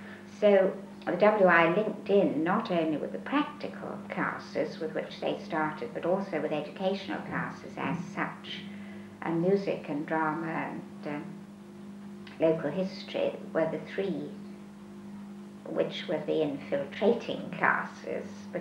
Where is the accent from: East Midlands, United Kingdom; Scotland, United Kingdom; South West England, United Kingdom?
Scotland, United Kingdom; As I'm a Scot, I'm not an Anglican